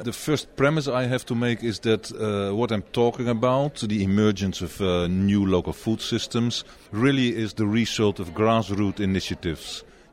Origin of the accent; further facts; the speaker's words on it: Netherlands; English is a second language; I'm from the Netherlands.